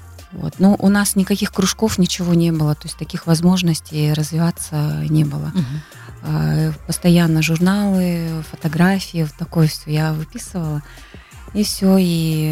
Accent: Sherlovaya Gora, Zabaykalsky Krai, Russia; Сама я родом из Забайкальского края, выросла в военном городке в Шерловой, училась в Шерловой горе, то есть это Борзинский район, у меня большинство родни мои находятся в Борзе.

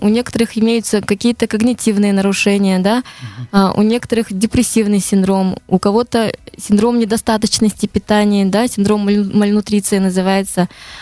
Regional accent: Novaya Zarya, Zabaykalsky Krai, Russia; born there; now in Irkutsk, Russia; Я родилась в Забайкальском крае, Читинская область, Анонский район, село Новая Заря. В 24 года я поступила в Бурятский государственный университет на лечебное дело.

